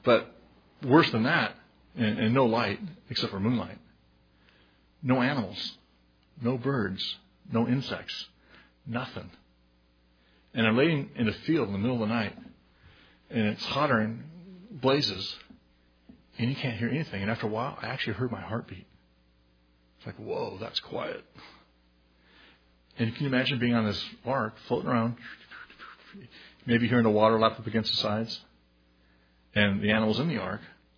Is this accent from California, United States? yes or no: yes; Long Beach, California, United States; I know growing up in Long Beach, part of the area by the coast, they have all these offshore oil rigs